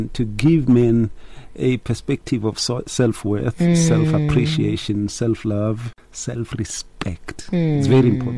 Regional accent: Secunda, Mpumalanga, South Africa; I mean, we're people from Secunda.

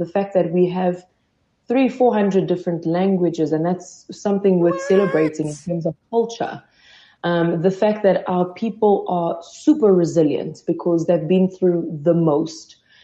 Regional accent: DR Congo; now in South Africa; I don't know what the future holds in terms of going back to my home country, but South Africa has been my home for a really, really long time. And if I can say so myself, on many days, I feel more South African than I do Congolese.

